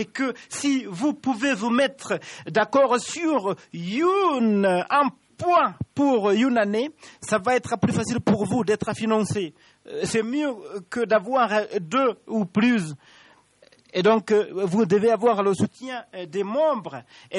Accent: United States; French is a second language; moved away; je viens des États-Unis, mais j'ai fait plus de 30 ans de travail ici en Afrique

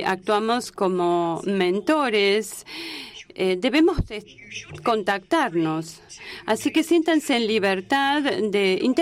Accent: Armenia; Spanish is a second language; de Armenia.

